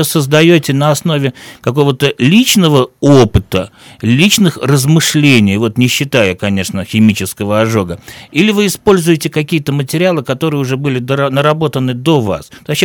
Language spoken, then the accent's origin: Russian; Tashkent, Uzbekistan; Вот я, например, из Ташкента, мне было 7 лет, когда в Ташкенте случилось землетрясение.